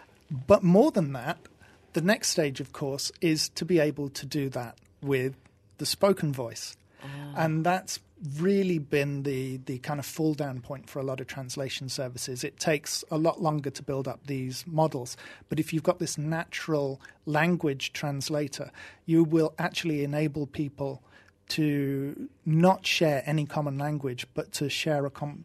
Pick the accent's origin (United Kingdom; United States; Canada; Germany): United Kingdom; East of England; born there; I was born in Norfolk.